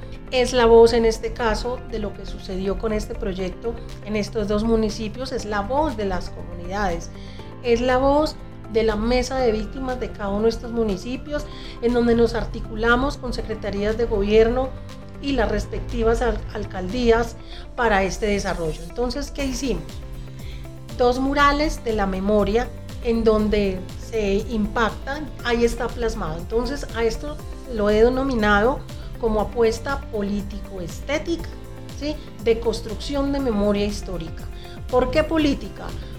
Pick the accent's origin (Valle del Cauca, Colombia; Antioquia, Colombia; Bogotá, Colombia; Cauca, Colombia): Antioquia, Colombia; El ritual para nosotros, como colombianos, incluso en nuestro asunto antioqueño, nuestra idiosincrasia paisa